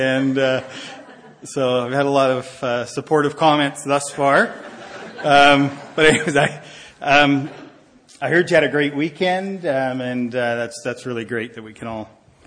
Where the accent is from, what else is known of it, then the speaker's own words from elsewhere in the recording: Nanaimo, British Columbia, Canada; And I'm from Nanaimo, and it's like being from Nanaimo.